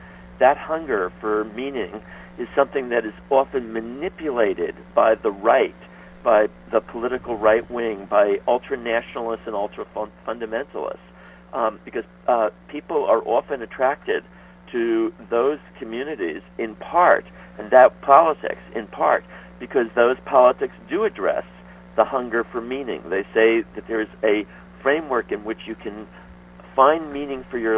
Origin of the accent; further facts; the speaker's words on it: Newark, New Jersey, United States; Oh, well, I grew up in Newark, New Jersey.